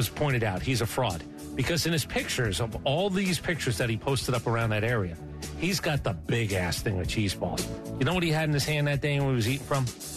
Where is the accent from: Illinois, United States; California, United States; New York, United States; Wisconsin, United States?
New York, United States; Brooklyn; also born or lived in Staten Island / New Jersey; All right, I'm from New York, so I'm allowed to say this. I was born in Brooklyn. I was in Staten Island for enough time. Then I went to Jersey